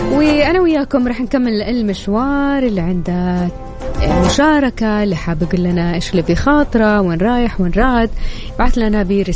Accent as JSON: {"language": "Arabic", "town": "Taif", "region": "Makkah Province", "country": "Saudi Arabia", "tie": "born there", "said": "ترى على فكرة أنا من مواليد الطائف"}